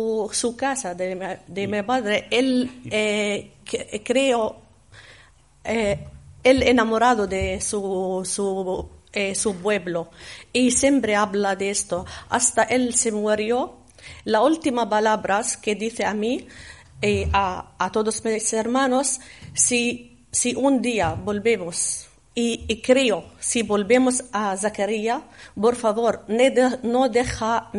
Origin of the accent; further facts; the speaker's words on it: Bethlehem, West Bank, Palestine; Spanish is a second language; Es muy dura y que el más duro vivir en Palestina, como yo tengo pueblo, tengo mi tierra, tengo la casa de mis padres